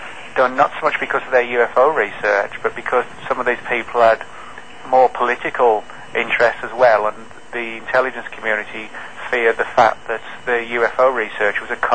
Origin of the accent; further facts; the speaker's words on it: England, United Kingdom; now in Dallas, United States; I'm originally from England, but my wife's from Beaumont, Texas, and we live in Dallas.